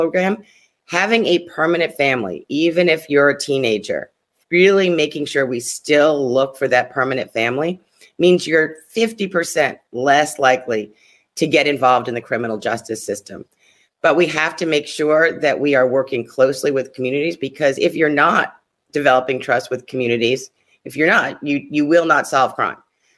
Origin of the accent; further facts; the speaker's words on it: Brooklyn, New York, United States; I was adopted as well as two of my siblings who are Black. And we were raised in Brooklyn in the 70s and 80s.